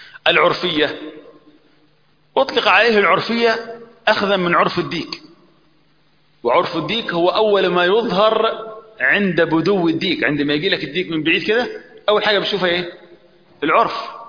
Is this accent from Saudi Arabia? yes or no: no; Upper Egypt, Egypt; احنا عندنا في الصعيد يسمون العقارب دبيب